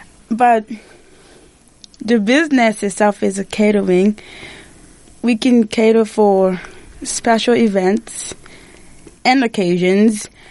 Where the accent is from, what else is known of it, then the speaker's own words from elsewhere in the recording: DR Congo; I am from Democratic Republic of Congo.